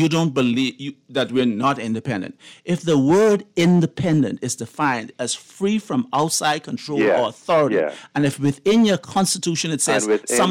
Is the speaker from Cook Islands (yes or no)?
no; Bahamas; And, you know, growing up in the Bahamas, right? And on July 9th at 11:59, the Union Jack came down and the Bahamian flag went up and we became an independent country.